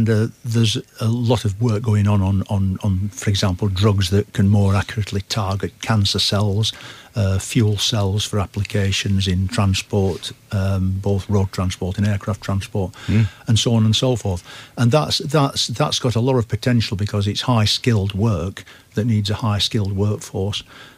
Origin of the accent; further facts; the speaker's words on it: Yorkshire and the Humber, United Kingdom; now in Kent, United Kingdom; I mean, despite being a Yorkshireman, I've lived in Kent for 20 years